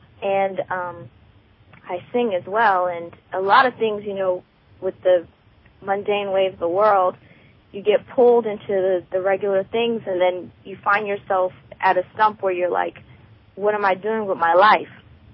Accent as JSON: {"language": "English", "region": "New York", "country": "United States", "said": "I'm from New York."}